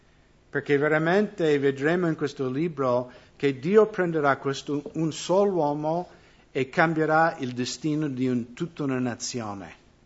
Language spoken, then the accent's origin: Italian; United States; accent: American; Italian is a second language; now in Italy; qua sono sempre straniero che parlo con l'accento americano. In America mi sento ancora più a disagio. Io vado in America e mi sembro un straniero anche là